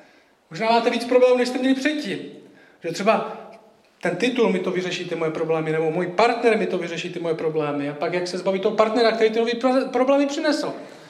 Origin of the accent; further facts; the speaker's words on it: Šumperk, Olomouc Region, Czechia; jsem ze Šumperka, jak Tomáš říká, Šumperk je na severu Moravy, velmi ateistická země tam, sekulární. Já jsem uvěřil, když mi bylo 19 let